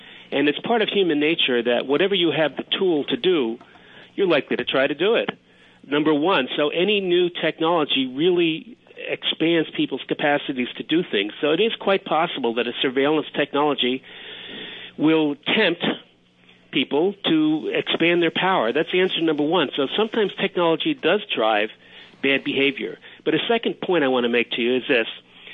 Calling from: Lowell, Massachusetts, United States; I'm calling from Lowell, Massachusetts, and I'd like to answer Dr. Etzioni's question of what drives what.

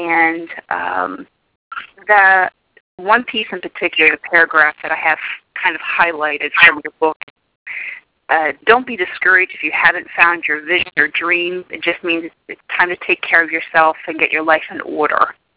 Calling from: Maryland, United States; I'm calling from Maryland.

